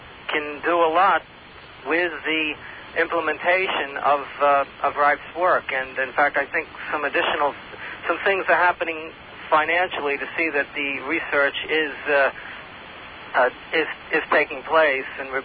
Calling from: Hollywood, Florida, United States; I'm calling from Hollywood, Florida

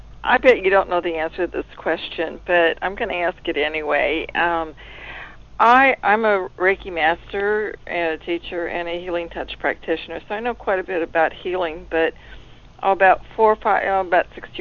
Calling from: Washington, United States; I'm calling from Washington State.

